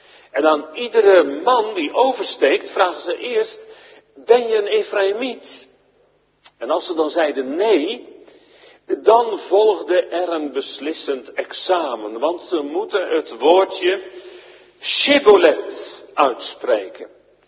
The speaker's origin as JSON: {"language": "Dutch", "region": "Zeeland", "country": "Netherlands", "said": "ik ben zelf een Zeeuw en wij Zeeuwen, wij hebben altijd een probleem met de G en de H."}